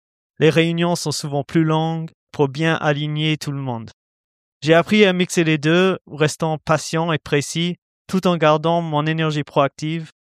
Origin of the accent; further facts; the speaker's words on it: Indianapolis, Indiana, United States; French is a second language; moved away as an adult; also born or lived in Utah; now in Villeurbanne, France; J'ai grandi à Indianapolis, aux États-Unis, et j'ai fait mes études là-bas, mais j'habitais en Utah depuis 2016, avant mon arrivée en France.